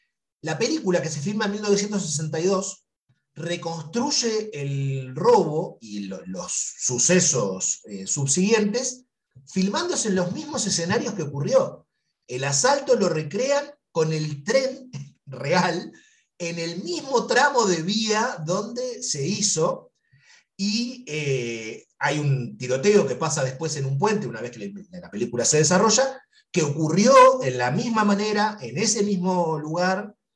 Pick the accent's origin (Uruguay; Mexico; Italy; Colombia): Uruguay; Como los uruguayos tenemos una relación mucho más cordial con los brasileros